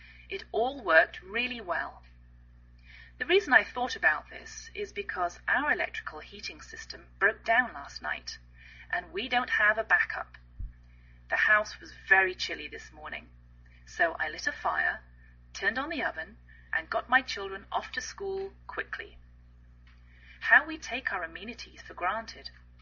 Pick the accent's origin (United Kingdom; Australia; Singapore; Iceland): United Kingdom; England; now in United States